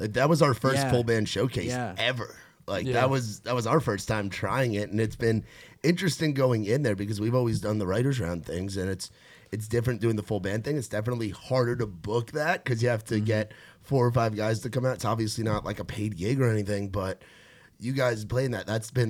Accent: New York, United States; as someone who's from not a country area that was in the country scene, I grew up outside of New York City.

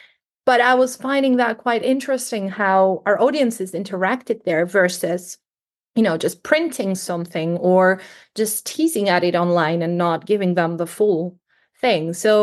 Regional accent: Greece; English is a second language; moved away as an adult; now in United Kingdom; I also have to say I'm from Greece. So all of that was in a previous lifetime back in Greece.

